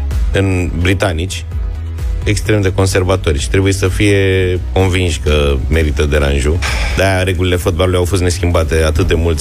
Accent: Bucharest, Romania; sunt din București.

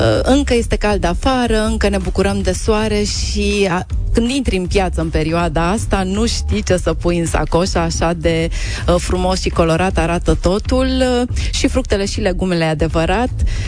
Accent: Romania; Trebuie să recunoaștem noi ca români

